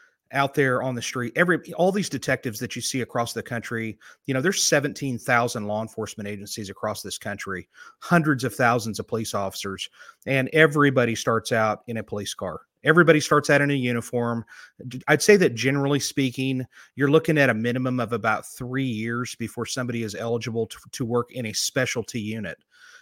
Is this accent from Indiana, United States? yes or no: no; California, United States; moved away; Well, I started out life in California when it wasn't quite as crazy as it is today. When we ended up moving from California in 1982, my father was a California high